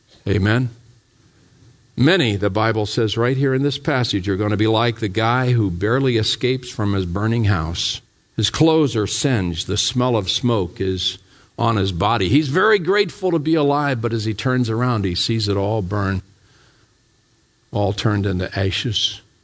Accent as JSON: {"language": "English", "region": "Ohio", "country": "United States", "tie": "born or raised there", "said": "I still remember growing up in Ohio and had two uncles."}